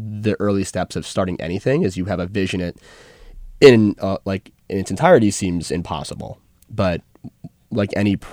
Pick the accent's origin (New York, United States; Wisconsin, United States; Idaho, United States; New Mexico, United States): New York, United States; I'm born and raised in Westchester County, which is just north of the city.